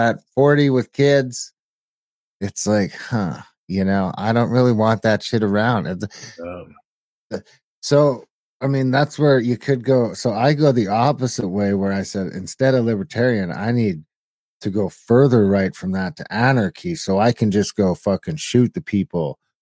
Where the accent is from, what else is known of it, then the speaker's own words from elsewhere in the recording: Ontario, Canada; because I was from Ontario and out east